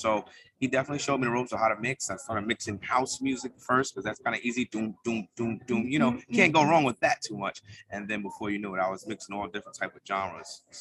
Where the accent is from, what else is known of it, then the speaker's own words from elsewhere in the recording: Queens, New York, United States; I mean, I lived in Far Rockaway, Queens. Okay. That was a little rough and tough. I lived in Long Island City, Queens, where in Queensbridge, Ravenswood, Astoria, Woodside.